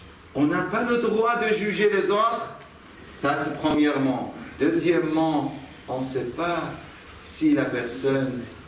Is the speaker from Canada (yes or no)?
no; Karbala, Karbala Governorate, Iraq; J'ai dit je suis de Karbala. Il a dit Karbala, ça veut dire vous êtes chiite? Je dis oui, je suis chiite.